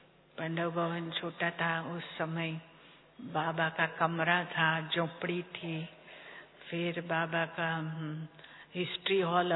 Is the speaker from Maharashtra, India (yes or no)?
yes; Mumbai, Maharashtra, India; हम मुंबई से हैं